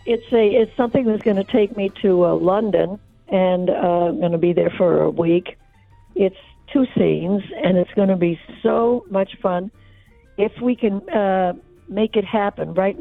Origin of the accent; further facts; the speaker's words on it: Puerto Rico; now in United States; it started when I came to America from Puerto Rico and to my absolute dismay, found out that I was not a worthy person because I was a Puerto Rican, you know.